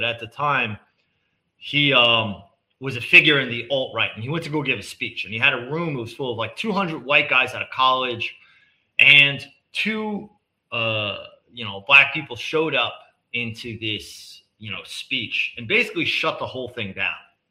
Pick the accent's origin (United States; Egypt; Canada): United States; Queens, New York; And I guess growing up in Queens, in my neighborhood, it was very much you didn't have a seat at the table unless you had a resume, unless you did real things.